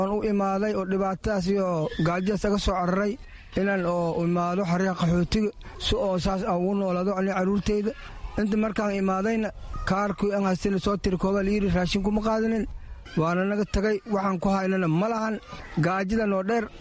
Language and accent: Somali; Dinsoor, Bay, Somalia; now in Dadaab, Kenya; waxaan ka imaanay degmada diinsoor